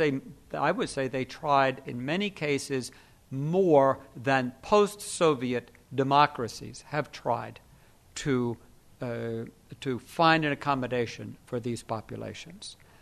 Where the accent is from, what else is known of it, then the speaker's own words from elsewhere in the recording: Louisiana, United States; And I'm from the Deep South. I'm from Louisiana. And I recognize the rhetoric.